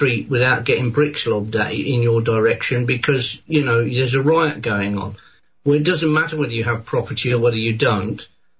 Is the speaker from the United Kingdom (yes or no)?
yes; England, United Kingdom; as I was growing up in England, there was very, very little gun crime as I was growing up.